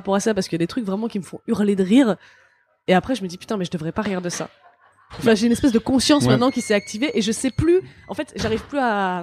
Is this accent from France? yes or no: yes; France; born there; il y a vraiment des gens qui veulent que je retourne dans mon pays alors que je suis né en France, quoi.